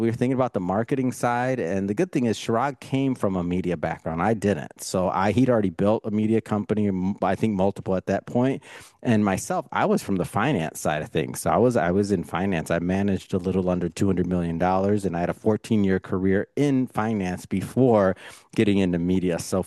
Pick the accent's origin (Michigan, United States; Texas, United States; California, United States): Michigan, United States; Detroit; No offense to anybody else, but I'm from Michigan. I'm from Detroit originally